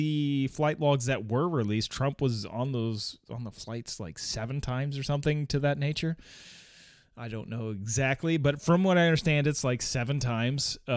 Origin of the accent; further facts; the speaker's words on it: United Kingdom; I am British